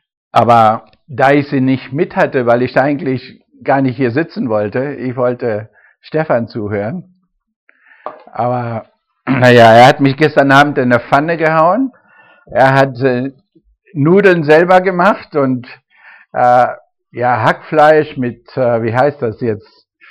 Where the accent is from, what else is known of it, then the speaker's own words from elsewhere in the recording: United Kingdom; German is a second language; Ich bin auch Ausländer, ich bin Inselaffe. Ich komme aus Britannien und Deutsch ist nicht meine Sprache